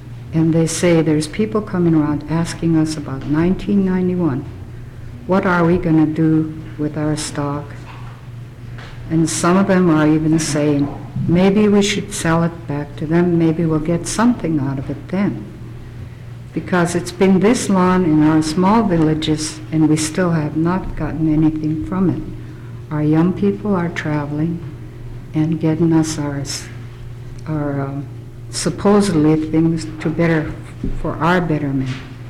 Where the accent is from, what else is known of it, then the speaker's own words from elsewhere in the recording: Angoon, Alaska, United States; a shareholder from Shattuck in Sealaska, born and raised in Angoon.